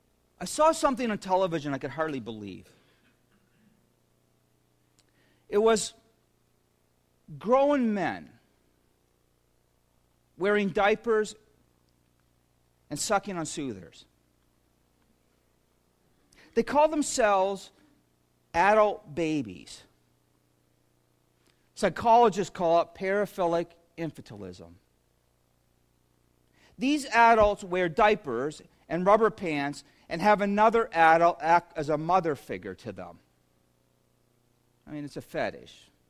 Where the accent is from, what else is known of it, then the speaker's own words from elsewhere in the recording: Shallow Lake, Ontario, Canada; born there; I love being here because I was born in Shallow Lake.